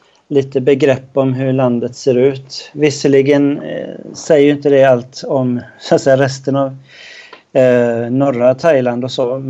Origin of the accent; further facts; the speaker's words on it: Malaysia; jag är uppvuxen med vänstertrafik i Malaysia.